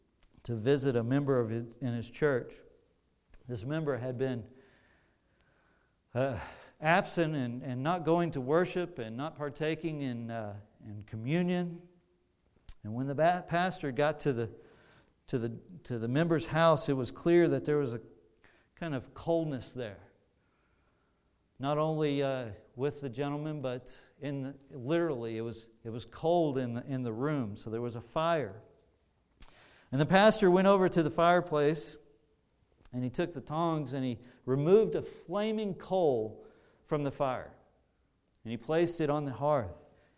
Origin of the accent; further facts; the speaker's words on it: Fort Worth, Texas, United States; now in Kingman, United States; I am from Fort Worth, Texas, living in Kingman, Kansas.